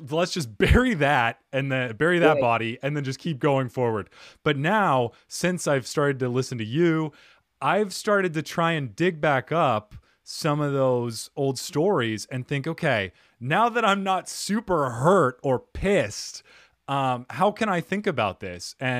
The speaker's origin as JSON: {"language": "English", "country": "United States", "said": "she's Brazilian. I'm American. I speak Portuguese."}